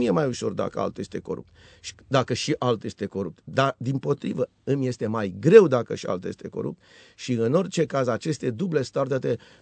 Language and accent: Romanian; Romania; Eu sunt român, sunt un om cinstit, nu sunt un om corupt